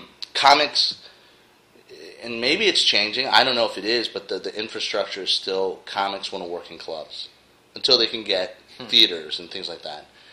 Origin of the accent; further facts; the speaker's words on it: Texas, United States; I mean, let me just use the state of Texas since I'm from Texas.